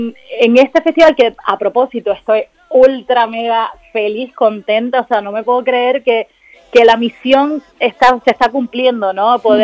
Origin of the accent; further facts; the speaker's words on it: Puerto Rico; also born or lived in Colombia; Yo nací en Puerto Rico, madre y padre colombianos, o sea que yo en algún momento de mi crecimiento así vital viví en Colombia.